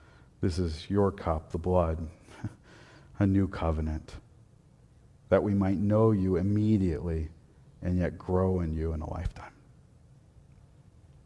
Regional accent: Portland, Oregon, United States; I grew up in Portland, right? I grew up in a 24/7 town into a town that closes at, you know, 6.

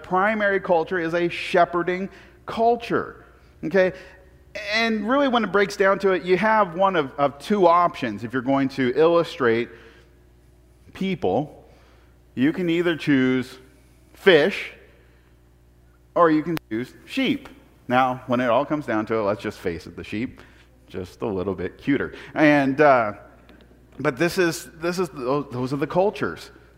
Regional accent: Portland, Oregon, United States; I'm a city boy. Okay, I grew up in Portland.

